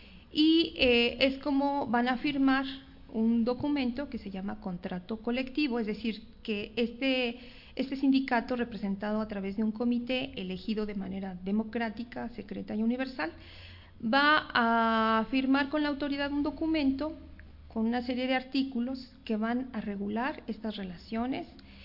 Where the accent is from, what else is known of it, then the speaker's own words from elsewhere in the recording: Mexico; así como los mexicanos decidimos por quién votar